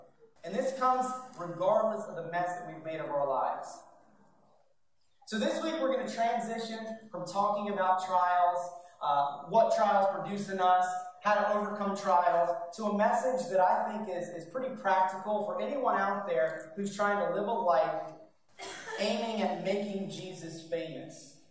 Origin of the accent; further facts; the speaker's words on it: Maryland, United States; There I was in the cul-de-sac in the neighborhood that I grew up in Southern Maryland.